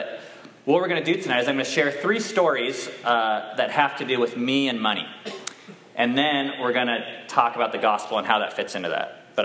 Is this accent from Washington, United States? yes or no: yes; Seattle, Washington, United States; But I'm from Seattle. And in Seattle, we have REI.